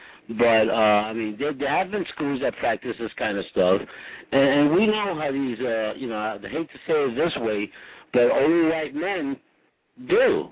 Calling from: Philadelphia, Pennsylvania, United States; I'm calling from Philadelphia.

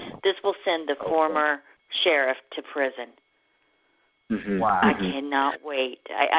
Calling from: Tulsa, Oklahoma, United States; I'm calling from Tulsa, Oklahoma

